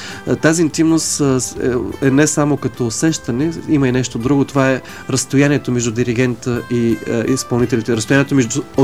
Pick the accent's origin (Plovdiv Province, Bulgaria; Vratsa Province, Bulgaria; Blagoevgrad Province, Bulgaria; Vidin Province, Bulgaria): Plovdiv Province, Bulgaria; Plovdiv; В Пловдив, откъдето съм аз, ми казват